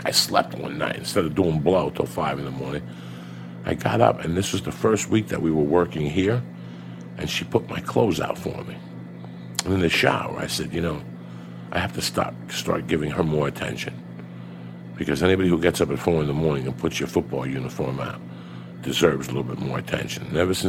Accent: Cuba; moved away; I'm going to go back to where I started. When I came from Cuba and everything, I went to karate.

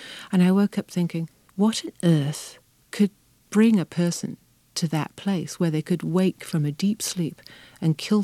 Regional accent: England, United Kingdom; thinking I am a woman or I am English or in her case Norwegian or I am a lesbian.

